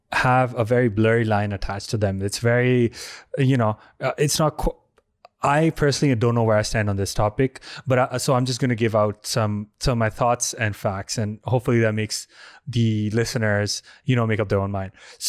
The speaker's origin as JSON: {"language": "English", "country": "India", "moved": "yes", "said": "where I'm originally from, India, human trafficking is a huge deal there as well."}